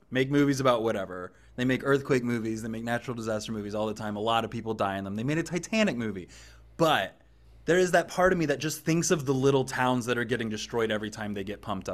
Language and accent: English; Kansas, United States; well, I'm from Kansas. Okay. Mm-hmm. I'm from where tornadoes are kind of a constant part of your life.